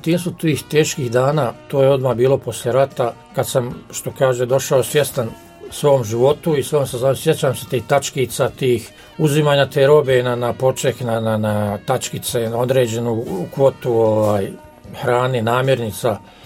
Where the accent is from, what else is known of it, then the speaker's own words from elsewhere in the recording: Brčko, Brčko District, Bosnia & Herzegovina; also born or lived in Jajce; Ja sam rođen u Jajcu 9.9.51. godine.